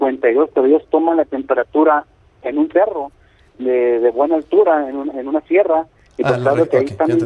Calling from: Ojinaga, Chihuahua, Mexico; Somos la frontera de Chihuahua, Ojinaga, Chihuahua

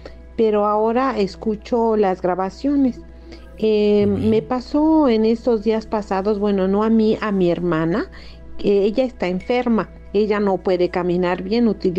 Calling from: Canada; de Canadá.

